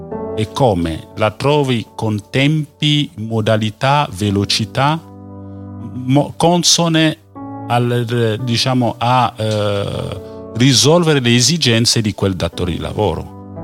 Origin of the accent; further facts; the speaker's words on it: Cameroon; Italian is a second language; Il mio paese, io sono originario del Camerun, venne a partecipare alla Coppa del Mondo.